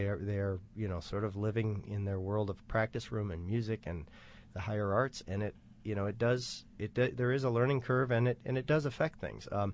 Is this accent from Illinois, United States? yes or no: yes; Chicago, Illinois, United States; I was lucky as I grew up in the Chicago area, and my father's a flutist in the Chicago Symphony.